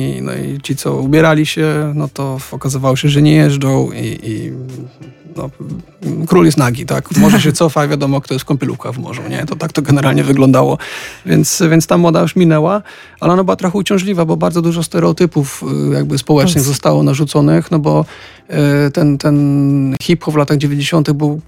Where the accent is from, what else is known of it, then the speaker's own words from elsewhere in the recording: Wrocław, Lower Silesian Voivodeship, Poland; born there; Tak, urodziłem się we Wrocławiu.